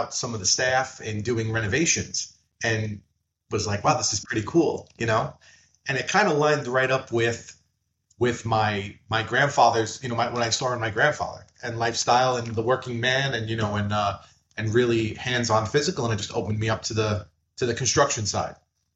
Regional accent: New York, United States; Well, I grew up in New York and grew up family, very typical Italian family.

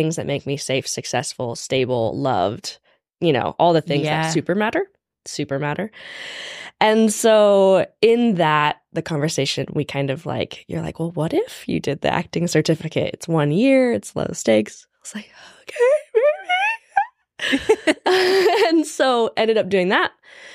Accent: Washington, United States; So similarly, I grew up in Washington, like 45 minutes from Mariah

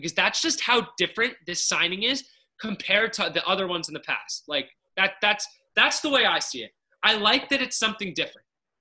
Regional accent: New Jersey, United States; Listen, I'm from Jersey, so like I'm not like crapping on Jersey.

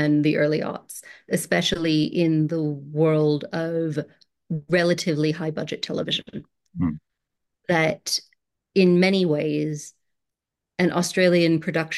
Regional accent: United States; Yeah, I mean, I'm an American, so it's some of the international is hard for me to imagine how it would be coming to it fresh.

